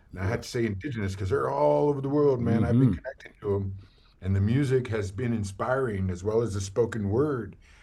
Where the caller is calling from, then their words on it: Las Vegas, New Mexico, United States; Las Vegas, New Mexico, the original.